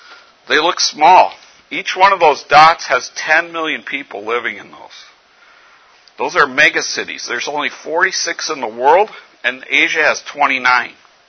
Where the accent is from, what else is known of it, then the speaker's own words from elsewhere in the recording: Minnesota, United States; but I come from Minnesota. We have 6 million people living in Minnesota, less than that.